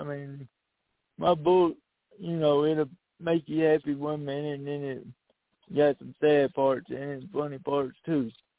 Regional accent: Sunndale, Alabama, United States; I'm from Sunndale, Alabama.

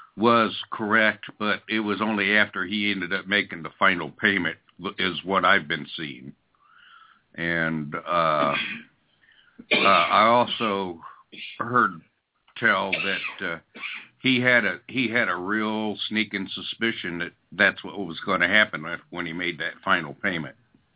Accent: Ohio, United States; born there; I was born in Ohio, graduated school in New Jersey, and then Milhouse grabbed me after I'd returned back to Ohio and sent me to Alaska.

